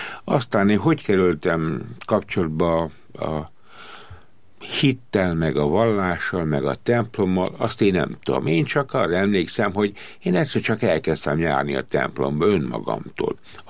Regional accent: Nagykanizsa, Zala, Hungary; mert én falun születtem, és akkor 5-6 éves koromban keveredtünk Nagykanizsára.

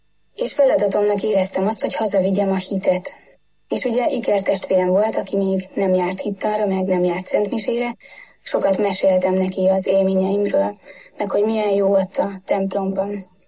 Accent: Sátorhely, Baranya, Hungary; also born or lived in Pécs / Nagynyárád; Pécset születtem, ikertestvéremmel együtt. Szüleim pedagógusok, akik vidéken, Nagynyáládon, illetve később Sátorhelyen tanítottak, és ott is nevelkedtem.

